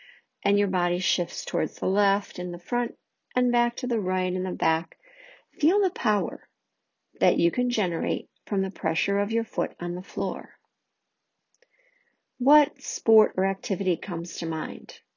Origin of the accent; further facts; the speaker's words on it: Chicago, Illinois, United States; I am from the Chicagoland area.